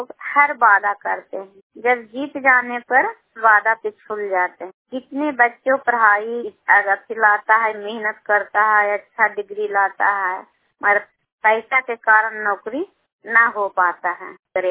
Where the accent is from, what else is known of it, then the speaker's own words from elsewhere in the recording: Nirpur, Bihar, India; नीरपुर गांव की रहने वाली हूँ, नूरसरा थाना पड़ता है ललंगा जी।